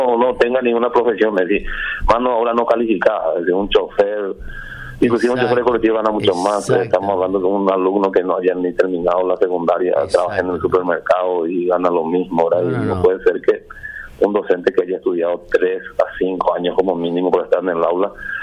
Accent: Itapúa, Paraguay; Uno de los hospitales de Itapúa, por ejemplo, yo soy de Itapúa

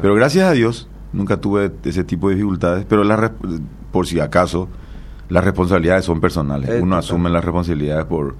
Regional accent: Itacurubí del Rosario, San Pedro, Paraguay; como venimos del campo, nosotros somos de Itacurubí, el Rosario, los dos, mi esposa y yo

